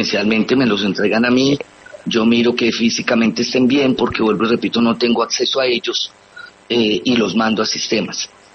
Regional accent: Colombia; es mi responsabilidad como ciudadana colombiana

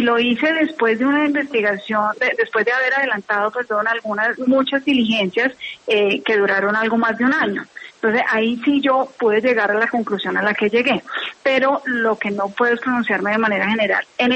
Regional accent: Colombia; como cualquier colombiano

